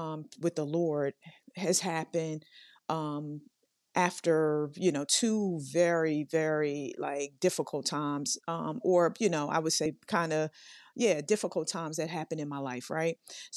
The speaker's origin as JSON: {"language": "English", "town": "Brooklyn", "region": "New York", "country": "United States", "said": "You guys already know I'm from Brooklyn and that sort of thing."}